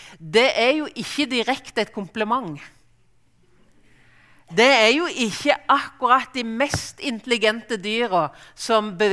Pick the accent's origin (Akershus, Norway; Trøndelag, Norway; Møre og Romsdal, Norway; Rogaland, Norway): Rogaland, Norway; Og som jærbu, som om jeg ikke akkurat er født i et fjos, så er jeg i alle fall født på en gar